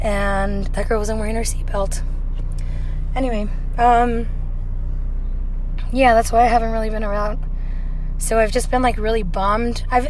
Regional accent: East Los Angeles, California, United States; I was born and raised in East LA. Like, when you're a kid from East LA, people don't give a fuck.

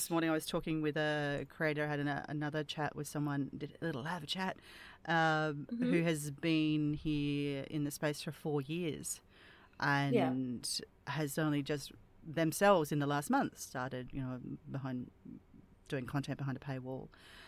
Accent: Australia; It's nice every now and then being token Aussie, but it's actually very it's very lovely to chat with another Australian.

